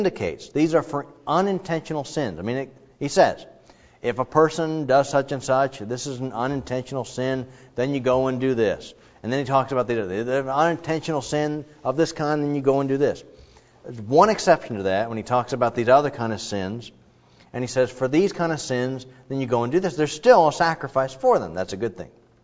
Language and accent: English; Ohio, United States; And I'm from Ohio, and I'm thinking, That just doesn't sound right.